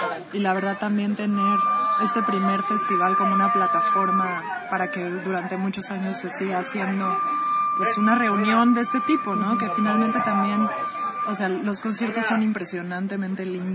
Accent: Cancún, Quintana Roo, Mexico; yo por ejemplo vengo de Cancún y allá no hay nadie.

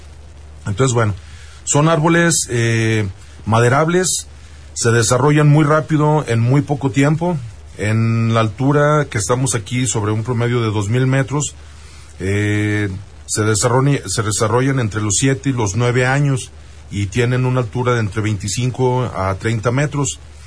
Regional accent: León, Guanajuato, Mexico; now in Purísima del Rincón, Mexico; soy originario de León, Guanajuato, pero mi residencia está en Purísima del Rincón.

